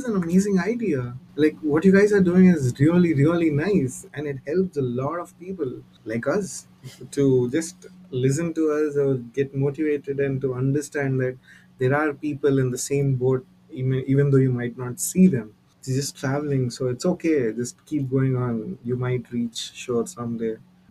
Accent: India; English is a second language; moved away as an adult; now in Germany; even though we're coming from India, we don't like so many like people and having seen so many people or even interacting with them on a daily basis. So that's one of the main reasons I moved to Germany.

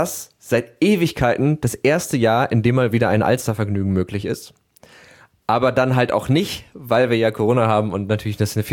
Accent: Harburg, Hamburg, Germany; also ich komme ursprünglich aus Harburg, deswegen sind mir die natürlich sehr geläufig.

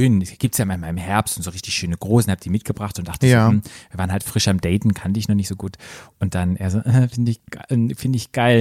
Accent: Baden-Württemberg, Germany; So ein Sonnenblumenfeld kann ich mich erinnern, ja. Bei uns im Schwarzwald.

